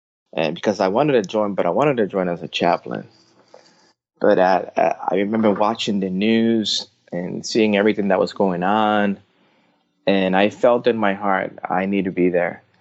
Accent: Puerto Rico; I grew up in Puerto Rico. I lived very close to a military base, and I had a lot of family members that served.

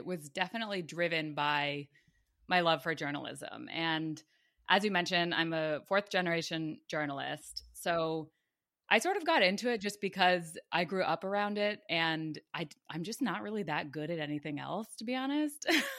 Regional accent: Rhode Island, United States; Like, I grew up in Rhode Island.

